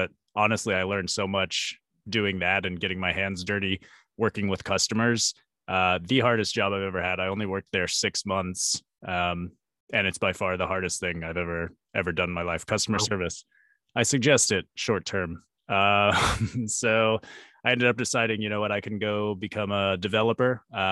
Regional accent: Midland, Texas, United States; I grew up in Midland, Texas. So middle of nowhere, all that's out there is oil and high school football.

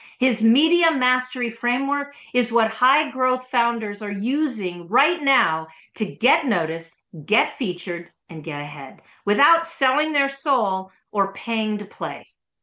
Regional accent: Los Angeles, California, United States; I was born and bred in Los Angeles, so you have all those resources and it's huge.

